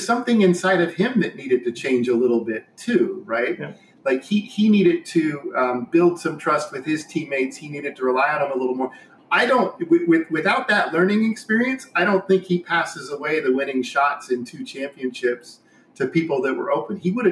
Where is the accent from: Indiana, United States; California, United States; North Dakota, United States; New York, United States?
Indiana, United States; Hey, I was born and raised in Indiana. I played basketball from the time I was 5.